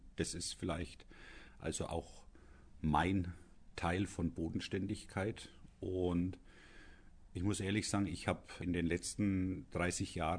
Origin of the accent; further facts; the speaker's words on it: Kulmbach, Bavaria, Germany; born there; Ich bin in Kulmbach geboren. Ich habe hier zunächst meine Ausbildung gemacht, habe dann in Bayreuth studiert